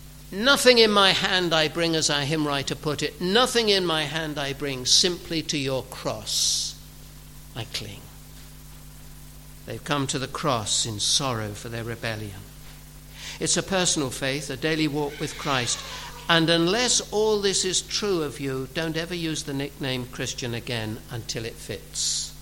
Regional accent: England, United Kingdom; born there; But I was born in England. I was.

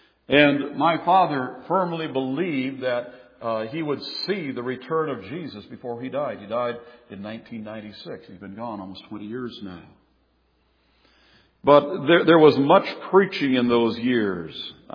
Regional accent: Stillwater, United States; born there; I was born in 1946 in Stillwater.

